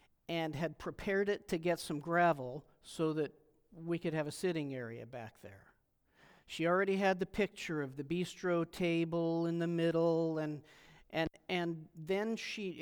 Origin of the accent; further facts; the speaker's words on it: California, United States; I grew up in Southern California.